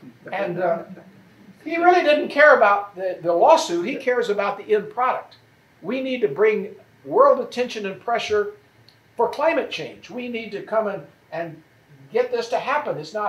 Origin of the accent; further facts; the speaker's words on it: Orlando, Florida, United States; I suspect you're at least more aware than maybe they would be aware in my hometown, Orlando.